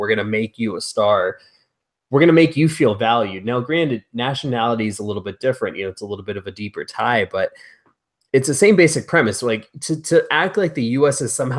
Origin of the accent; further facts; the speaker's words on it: United States; born there; My parents were Mexican immigrants. I was born in the States. I have love for both countries.